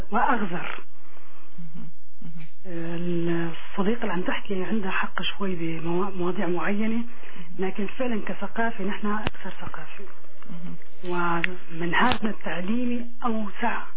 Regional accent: Syria; moved away as an adult; now in Canada; احنا دبلوميات سوريين جايين لهون وعم ندرس، درسنا بالجامعة هون حقيقة

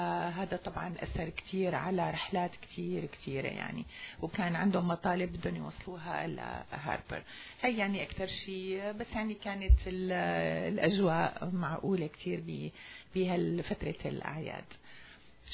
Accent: Syria; بلدنا سوريا

